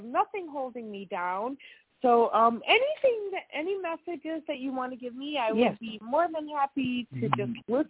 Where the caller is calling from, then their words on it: Wisconsin, United States; I'm in Wisconsin right now.